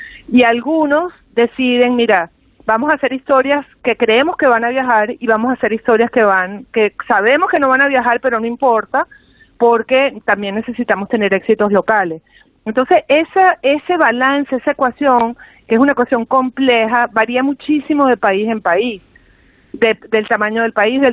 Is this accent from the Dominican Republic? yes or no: no; Venezuela; yo soy venezolana